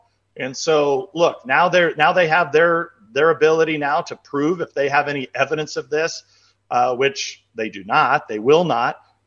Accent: California, United States; I'm from California. My family farms just about a mile from here.

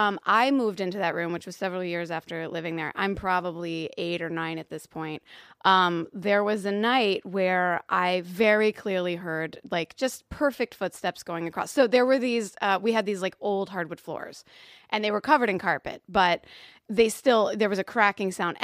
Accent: Louisville, Kentucky, United States; I feel like I'm from Louisville, Kentucky, and we have a lot of stories.

